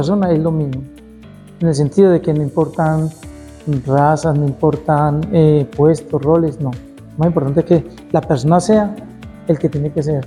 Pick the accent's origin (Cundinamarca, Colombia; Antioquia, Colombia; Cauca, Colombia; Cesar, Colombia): Antioquia, Colombia; Liborina; yo soy de Liborina, municipio de Liborina, de una familia que 5 hermanas y yo soy el único hombre.